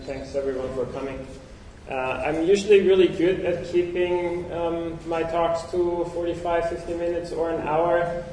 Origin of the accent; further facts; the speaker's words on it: Tyrol, Austria; English is a second language; I'm originally from Austria. I grew up in the western part of Austria, a region called Tyrol. Innsbruck is the capital.